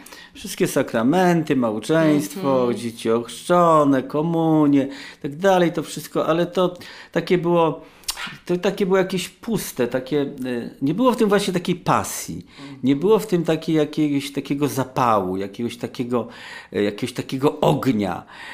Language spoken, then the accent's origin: Polish; Pabianice, Łódź Voivodeship, Poland; jestem z Pabianic